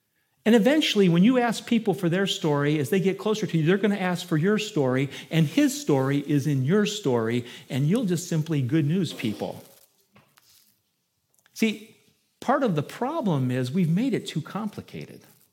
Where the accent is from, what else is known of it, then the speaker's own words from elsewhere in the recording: Ohio, United States; accent: Ohio; Is it my Ohio accent?